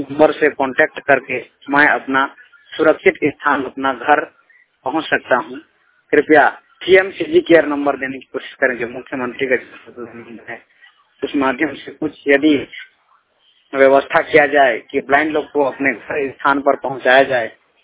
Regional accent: Gaur Bahari, Chhattisgarh, India; मैं ग्राम गौर बहारी जिला रायगढ़ छत्तीसगढ़ का रहने वाला हूँ।

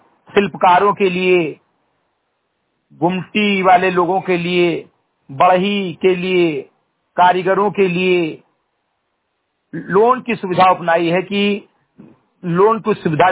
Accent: Simrigatai, Uttar Pradesh, India; ग्राम सभा सिमरीगटई विकासखंड मैनपुरवा जनपद बहराइच का मूल निवासी हूँ

